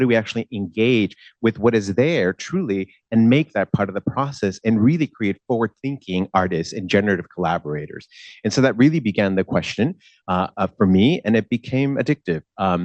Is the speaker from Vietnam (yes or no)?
no; Mexico; moved away as an adult; now in United States; I myself, in the US, was an international student. I was raised in Mexico. I came from Mexico to the US to study in college.